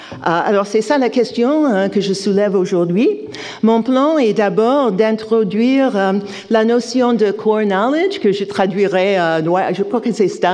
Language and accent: French; United States; je suis psychologue développemental, et chez moi, aux États-Unis, la psychologie développementale est considérée comme un domaine secondaire